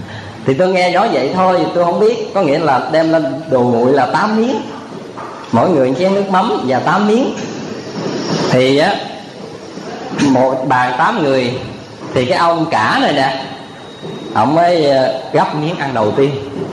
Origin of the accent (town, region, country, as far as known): Vĩnh Long, Vietnam; born or raised there